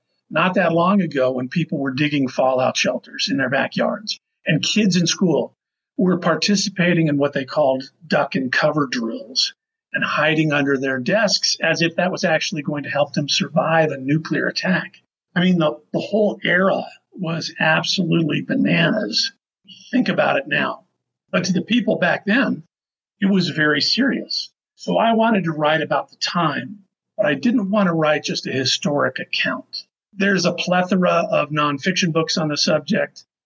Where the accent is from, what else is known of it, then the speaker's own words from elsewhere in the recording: Las Vegas, Nevada, United States; So I grew up in Las Vegas for the most part, which is about 70 miles south of what used to be called the Nevada test site